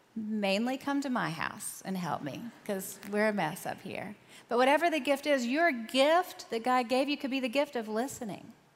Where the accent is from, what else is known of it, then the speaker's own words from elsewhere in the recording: the South, United States; I grew up in the South as a woman